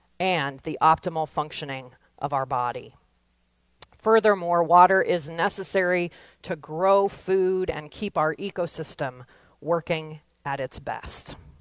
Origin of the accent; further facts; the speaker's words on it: Nebraska, United States; One thing that is a constant, however, is the abundance of water in my home state.